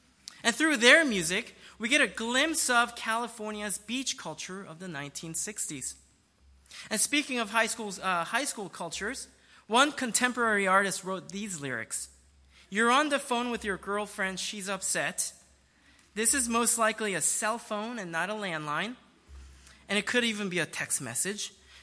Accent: South Korea; English is a second language; Now, where I grew up in South Korea

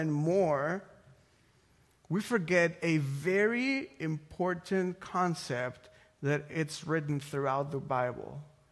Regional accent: Mexico City, Mexico; I'm from Mexico. I'm from Mexico City. And the exact same thing that happens here happens there.

